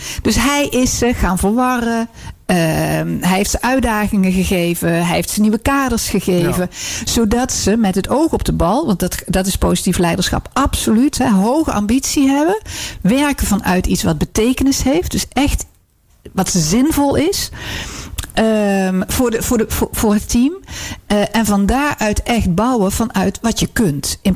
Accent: North Brabant, Netherlands; En ik kom uit Brabant. Dus cultureel gezien is dat al veel meer Vlaams dan Hollands.

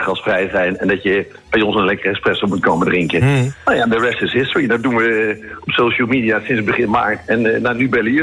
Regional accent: 's-Hertogenbosch, North Brabant, Netherlands; Nou ja, ik ben gewoon uit Den Bosch gekomen.

